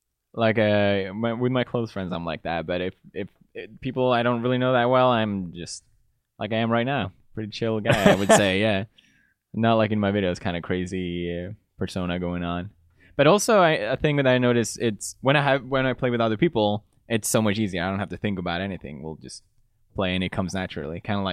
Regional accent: Gothenburg, Västra Götaland, Sweden; No, I grew up in Gothenburg. Have you heard of that?

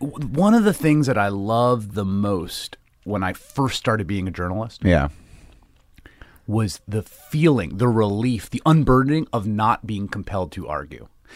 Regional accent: Bronx, New York, United States; It was a working class, middle class family. It was in the Bronx in the 80s. My mom is from the Bronx.

